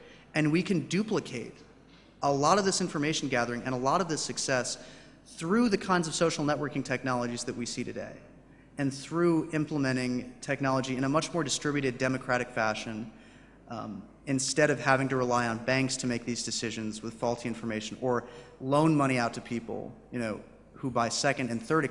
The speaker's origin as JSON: {"language": "English", "town": "Grand Rapids", "region": "Michigan", "country": "United States", "tie": "born or raised there", "said": "Another example I heard of this was in my hometown in Grand Rapids, Michigan, a bar, which is actually very popular right now"}